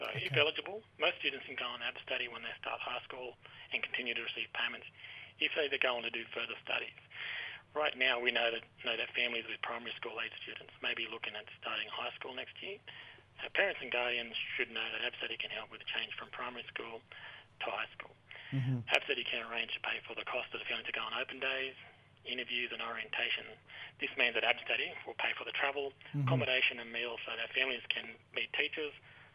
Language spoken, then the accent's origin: English; Walgett, New South Wales, Australia; now in Dubbo, Australia; I'm currently living and working on Radio Country here in Dubbo, but I'm actually a Walgett boy up in Gamilaroi there, country there, a little place called Walgett, northwest New South Wales.